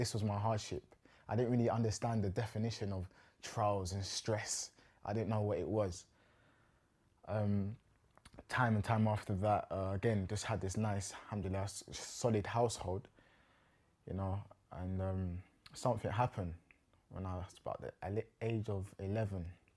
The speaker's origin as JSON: {"language": "English", "region": "London", "country": "United Kingdom", "tie": "born or raised there", "also_born_or_lived": "Kent", "said": "Grew up in the outskirts of South London, also the outskirts of Kent, kind of in between the both."}